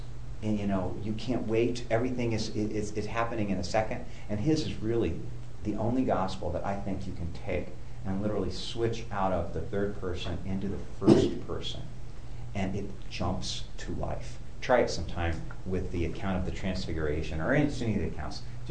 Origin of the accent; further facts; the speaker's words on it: St. Louis, Missouri, United States; I'm from St. Louis.